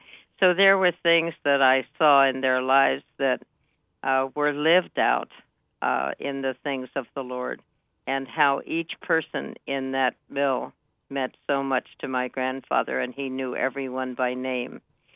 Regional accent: Pennsylvania, United States; also born or lived in Ohio; Well, I started life in Ohio, but at a young age grew up and spent the rest of my days in Pennsylvania.

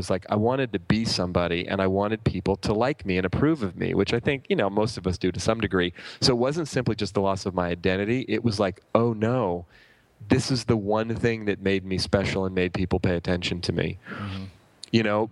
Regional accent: Oakland, California, United States; It's about an hour from here where we live. I grew up in Oakland.

